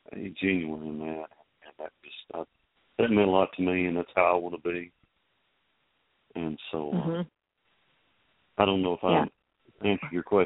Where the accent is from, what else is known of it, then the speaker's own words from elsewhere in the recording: Van Alstyne, Texas, United States; Well, right now I'm in a little town called Van Alstine, Texas. I'm back home right now.